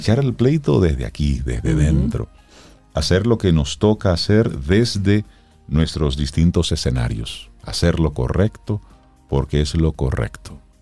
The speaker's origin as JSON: {"language": "Spanish", "country": "Dominican Republic", "said": "Para nosotros como dominicanos, estar felices"}